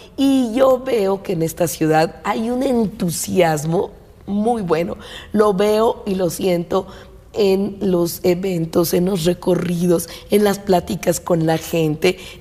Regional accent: Mexico City, Mexico; born there; yo soy una mujer que nació en el poniente de la ciudad. Nací en la Benito Juárez y me fui a vivir al extremo oriente cuando yo fui estudiante de economía en la UAM Iztapalapa.

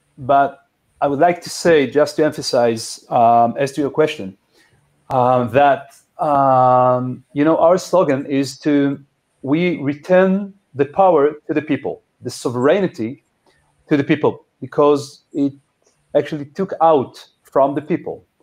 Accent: Israel; I grew up in the kibbutz. I was born there. I'm ninth generation from Israel. My forefathers came from Galicia, which is on the eastern side of Europe, Poland

